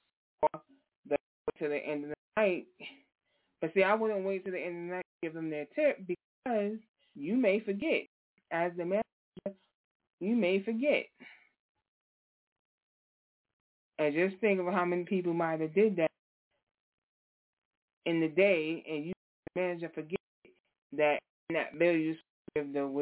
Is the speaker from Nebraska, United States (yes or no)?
no; Bronx, New York, United States; Because I know me, because I come from the same place … come from. I come from the Bronx.